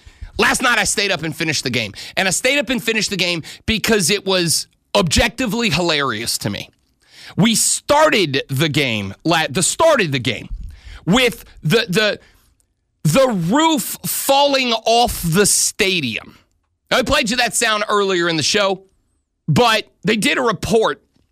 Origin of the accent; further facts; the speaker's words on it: New Orleans, Louisiana, United States; I'm from New Orleans. Superdome's been there since like 1975.